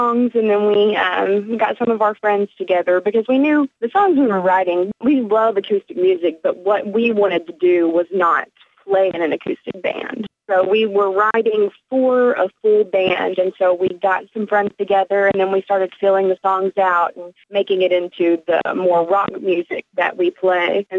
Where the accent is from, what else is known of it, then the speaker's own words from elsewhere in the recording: Kentucky, United States; I'm from Western Kentucky, so near Paducah and a little bitty tip.